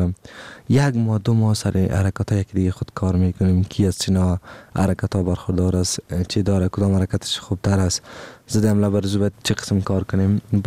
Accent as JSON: {"language": "Persian", "country": "Afghanistan", "said": "ایره تنها برای تمام دنیا خود نشان می دهم که ما افغان هستم"}